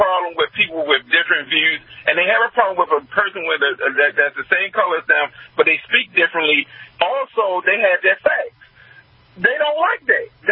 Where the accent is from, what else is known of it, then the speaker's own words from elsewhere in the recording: Queens, New York, United States; now in Baltimore, United States; because I'm not from Baltimore, I'm from Queens, New York, but I live in the Baltimore region.